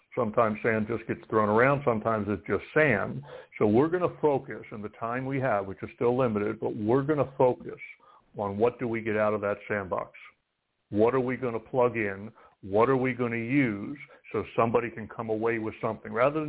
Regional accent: East Coast, United States; you know, I'm from the East Coast

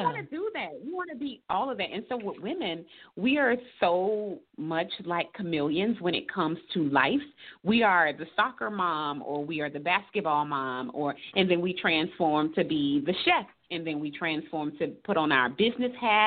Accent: Savannah, Georgia, United States; now in Atlanta, United States; we're looking to take it to my hometown in Savannah next year.

